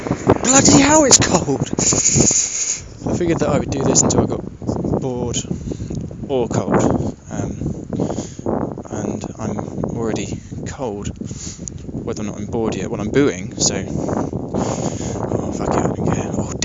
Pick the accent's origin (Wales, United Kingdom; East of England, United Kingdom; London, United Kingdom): East of England, United Kingdom; Canvey Island; I'm booing from Canby Island in deepest, darkest Essex.